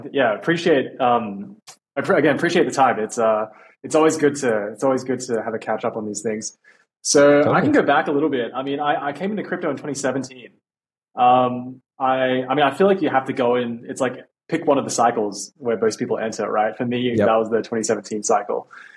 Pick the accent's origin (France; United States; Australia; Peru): Australia; I'm from Australia, so I was in the mines.